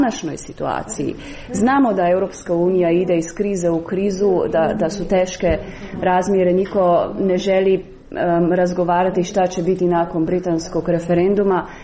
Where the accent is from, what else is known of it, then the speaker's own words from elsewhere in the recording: Slovenia; Ja dolazim iz Slovenije. U Sloveniji imali smo veliki entuzijazam ispred prije dolaska u Evropsku uniju i naravno nakon.